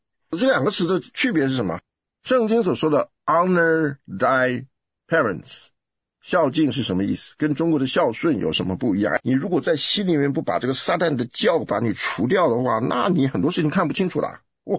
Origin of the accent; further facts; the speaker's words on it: Taiwan; 我们在台湾长大要读那个二十四孝啊